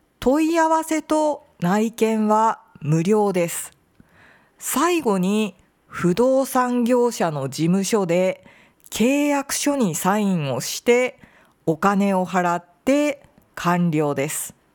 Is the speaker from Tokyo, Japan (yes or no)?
yes; Tokyo, Japan; now in Osaka, Japan; 私の実家は東京ですが、大阪は東京に比べると天気がいいです。